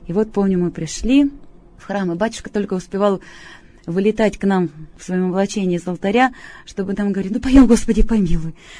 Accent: Kerch, Crimea, Ukraine; в моем родном городе, город Керчь

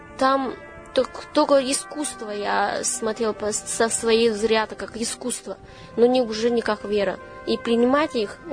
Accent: Harbin, Heilongjiang, China; Russian is a second language; в моем родном городе Харбине

